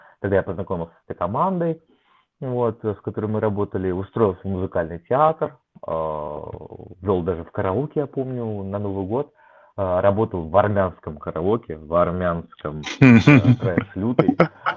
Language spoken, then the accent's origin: Russian; Kaliningrad, Kaliningrad Oblast, Russia; also born or lived in Blagoveshchensk / Kamchatka; Далее мы какое-то время жили на Камчатке. Вот. Ну, мы уже с Камчатки переехали в Калининград, собственно говоря. Вот, так что Калининград для меня родной город, но родился я не там.